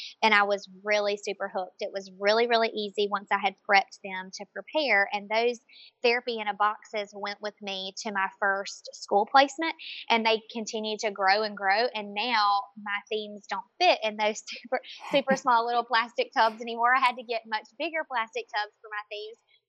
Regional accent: Georgia, United States; also born or lived in Florida; when I relocated from Florida back to my hometown in South Georgia, I went to work at our local hospital for about a year

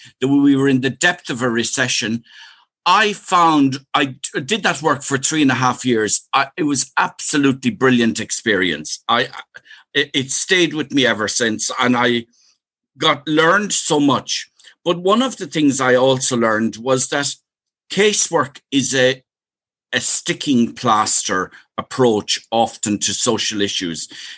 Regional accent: Carrick-on-Shannon, Connacht, Ireland; I grew up in Carrick and Shannon in County Leitrim.

